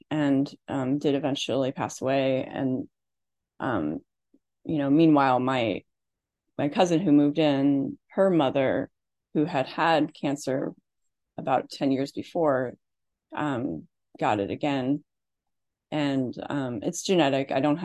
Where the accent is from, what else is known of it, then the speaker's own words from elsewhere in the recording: Midwest, United States; I grew up in the Midwest in an Irish Catholic family and went to Catholic school and all that fun stuff.